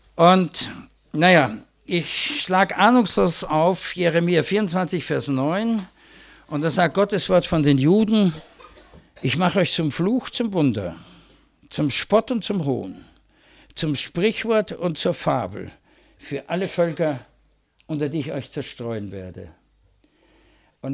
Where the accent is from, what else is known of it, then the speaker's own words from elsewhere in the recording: Vienna, Austria; ich bin Wiener